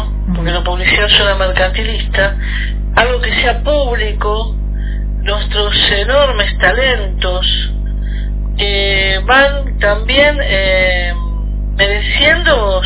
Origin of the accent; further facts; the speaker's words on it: Argentina; No hablo solamente como argentinos, también en latinoamericano, digo, ¿no? Como América del Sur.